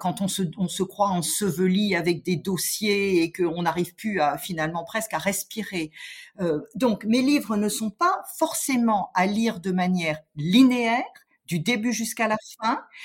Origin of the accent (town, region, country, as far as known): Grand Est, France; born there